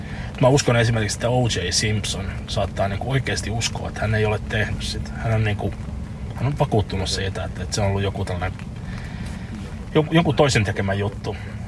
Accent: Turku, Southwest Finland, Finland; mä oon Turusta kotoa

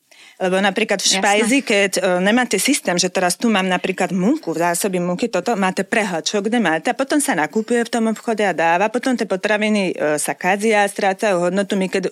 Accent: Hrnčiarovce nad Parnou, Trnava Region, Slovakia; ja som z Trnavy. Konkrétne z Hrnčiaroviec. A to ja som na to hrdá, že tak rozprávam

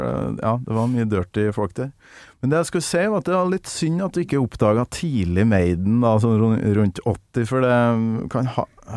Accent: Kolvereid, Trøndelag, Norway; Kolvereid.

